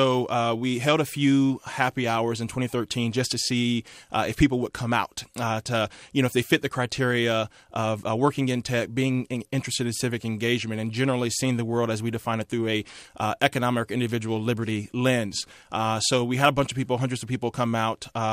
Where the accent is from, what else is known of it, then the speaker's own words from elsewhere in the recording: Tampa, Florida, United States; you know, I'm from inner city Florida, born and raised in Tampa, you know, started a company